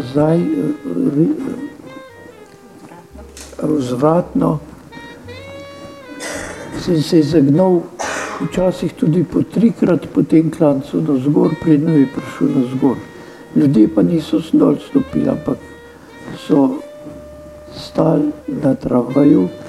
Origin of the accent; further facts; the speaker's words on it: Ljubljana, Central Slovenia, Slovenia; born there; To je na obali, na bregu Ljubljanice. Imeli smo lep razgled po Ljubljanici.